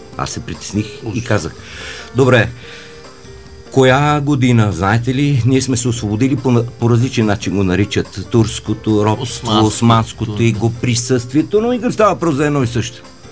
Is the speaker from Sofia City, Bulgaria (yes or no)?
no; Petrich, Blagoevgrad Province, Bulgaria; born there; Ето, аз за моя роден град също се говори на диалект. В Петрич